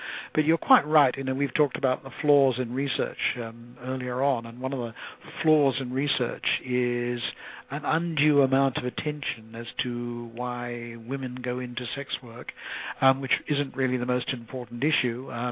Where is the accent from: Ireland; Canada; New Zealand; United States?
New Zealand; I may be biased because I am a New Zealander